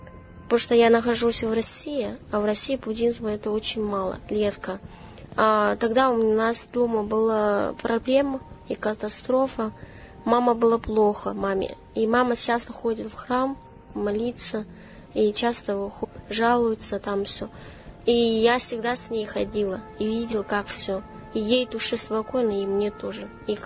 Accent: Harbin, Heilongjiang, China; Russian is a second language; в моем родном городе Харбине

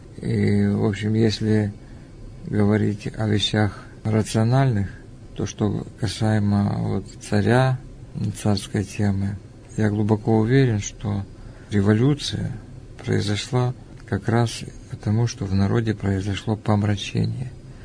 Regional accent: Krasnodar Krai, Russia; born there; Я родился на Кубани. Ну, мама моя была с Западной Украины.

